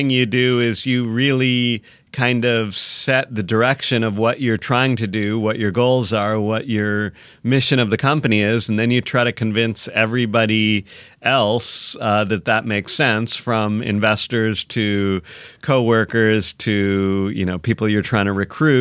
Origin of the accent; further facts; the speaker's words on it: Michigan, United States; also born or lived in Seattle; now in Los Angeles, United States; No, I grew up in Michigan, but I was in Seattle a long time.